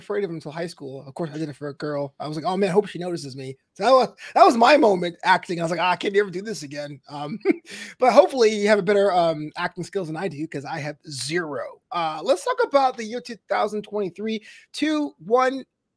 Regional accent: Brooklyn, New York, United States; also born or lived in Florida; I mean, I'm originally from Brooklyn myself, and I went to college in Florida

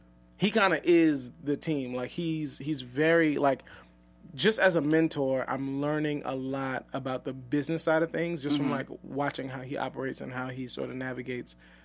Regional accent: New Orleans, Louisiana, United States; Right now, we're thinking of getting married in New Orleans. I'm from New Orleans.

